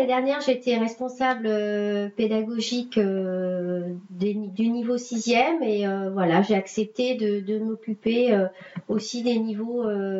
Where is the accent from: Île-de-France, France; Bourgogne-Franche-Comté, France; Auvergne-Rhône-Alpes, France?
Île-de-France, France; Je viens de la région parisienne et voilà, j'ai souhaité enseigner